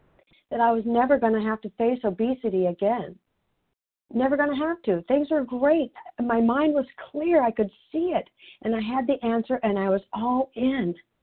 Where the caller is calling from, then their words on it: Canby, Oregon, United States; I'm a recovered compulsive overeater, and I'm calling from Canby, Oregon.